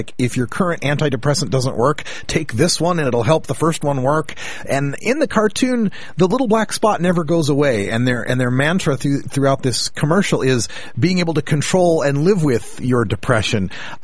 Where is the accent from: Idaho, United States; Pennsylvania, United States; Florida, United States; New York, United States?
Idaho, United States; my home state, my birth state of Idaho, on the line.